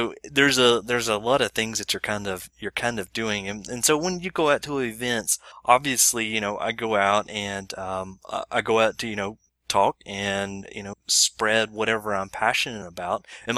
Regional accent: Alabama, United States; So obviously from my wonderful accent, people are always wondering, where's this guy from? And so I always start off with, I'm from Alabama.

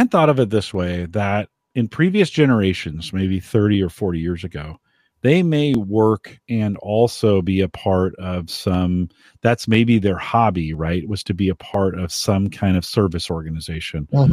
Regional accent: California, United States; I grew up in Silicon Valley, where it all started, right, on the tech side of things.

